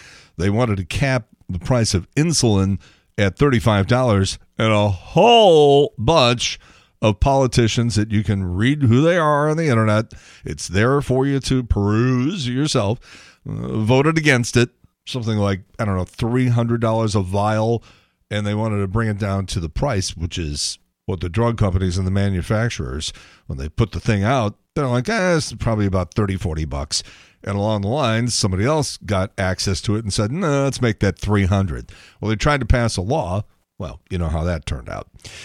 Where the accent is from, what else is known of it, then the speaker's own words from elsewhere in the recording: Chicago, Illinois, United States; growing up in Chicago with my uncle playing on the team.